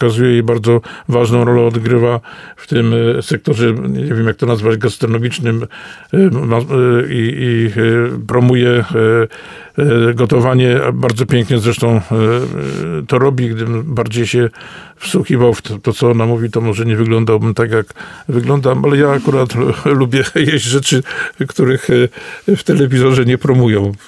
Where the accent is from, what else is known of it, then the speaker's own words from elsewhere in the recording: Myślenice, Lesser Poland, Poland; To jest moje rodzinne miasto, Myślenice